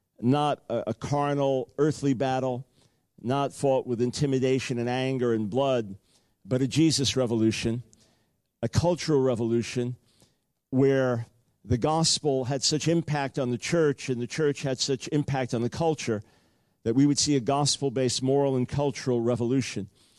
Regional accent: United States; I'm an American preacher, and I'm on TV, and I don't exaggerate.

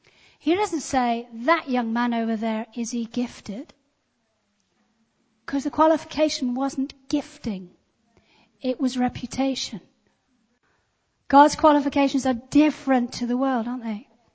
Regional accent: England, United Kingdom; Now we don't, as English people, like to use that terminology

